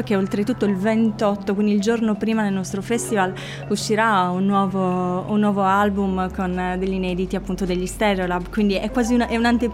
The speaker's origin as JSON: {"language": "Italian", "region": "Sardinia", "country": "Italy", "said": "noi siamo del Sulcis, tra Sant'Antioco e Carbonia"}